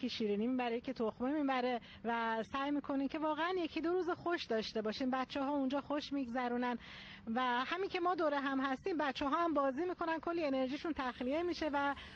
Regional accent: Bandar Abbas, Hormozgan, Iran; اهل بندرعباس

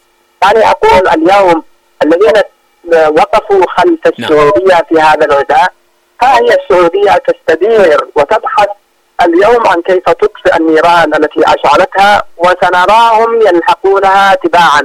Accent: Yemen; نحن كشعب يمني

